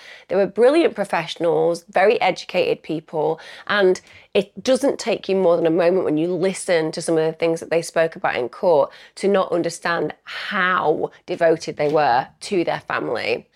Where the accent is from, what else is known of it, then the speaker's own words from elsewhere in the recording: Manchester, North West England, United Kingdom; people like me, we just know we're from Manchester because we're a bit more common, shall we say.